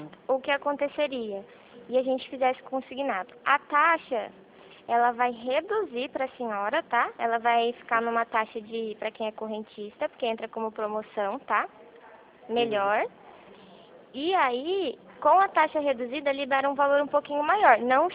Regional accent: São Paulo, Brazil; Interior de São Paulo.

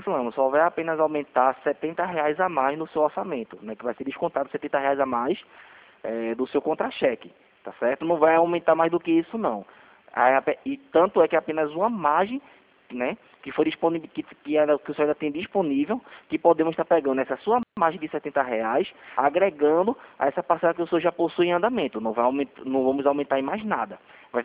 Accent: Recife, Pernambuco, Brazil; Porque na verdade eu sou daqui de Recife, né?

